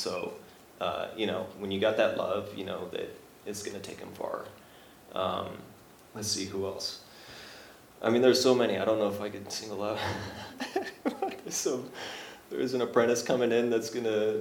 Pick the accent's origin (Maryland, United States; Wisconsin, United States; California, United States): California, United States; San Francisco; I grew up in San Francisco.